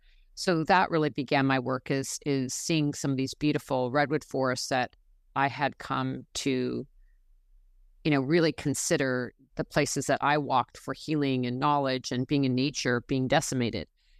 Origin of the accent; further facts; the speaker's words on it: California, United States; the redwood forests in Northern California, where I live. That was, one of the big issues where I was growing up in Mendocino County was the logging of the redwood forests.